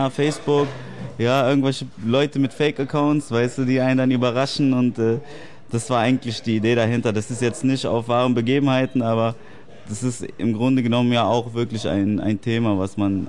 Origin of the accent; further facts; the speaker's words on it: Japan; Also ich komme ja aus Japan